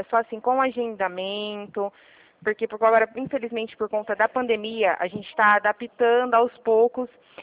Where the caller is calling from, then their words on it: São Paulo, Brazil; De São Paulo.